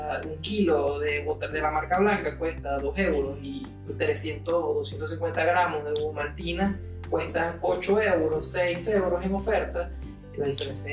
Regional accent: Venezuela; Porque yo soy de Venezuela

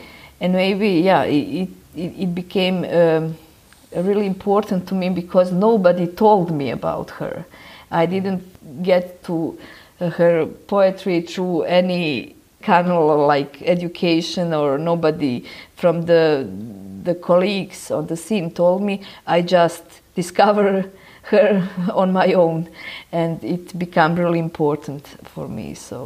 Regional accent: Bosnia & Herzegovina; English is a second language; also born or lived in Yugoslavia; I'm 42 years old and I was born in Yugoslavia and lived 12 years in that country, and after that I live in Bosnia

